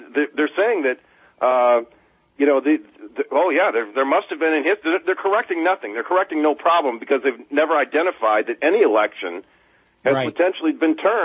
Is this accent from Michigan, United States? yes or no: yes; Michigan, United States; and I'm from Michigan originally.